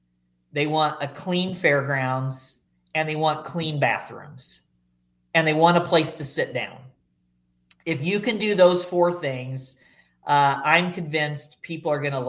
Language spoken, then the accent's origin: English; Iowa, United States; small town Iowa, I grew up here in Iowa.